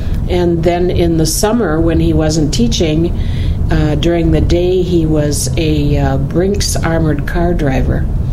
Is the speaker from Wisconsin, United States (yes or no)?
no; Ortonville, Minnesota, United States; born there; I was born in Ortonville, Minnesota, and Ortonville, Minnesota is on the South Dakota border. It was my mom's home